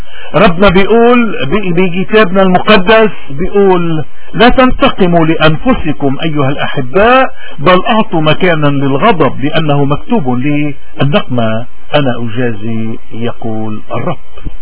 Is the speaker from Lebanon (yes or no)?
yes; Lebanon; نحن شو المطلوب منا كلبنانيين؟